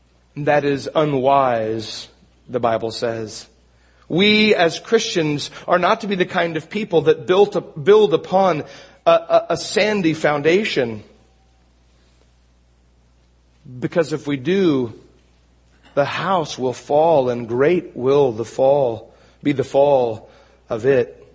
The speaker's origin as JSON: {"language": "English", "town": "Astoria", "region": "Oregon", "country": "United States", "tie": "born or raised there", "said": "I grew up in Astoria. I grew up along the coast"}